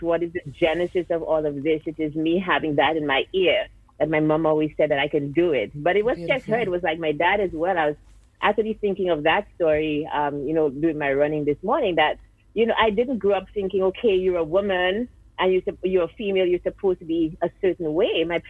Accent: Castries, St. Lucia; I was born right in Castries. Lived at Mondido all my life until I got married and moved to other parts of Castries. So I'm the first of four kids.

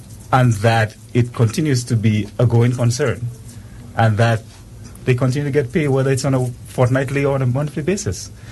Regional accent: St. Lucia; now in British Virgin Islands; I was born and raised in St. Lucia. I've been in the BVI for approaching 20 years now. So I call BVI home. I call St. Lucia home. It's just the same. So you could you'll be correct to say I have two homes.

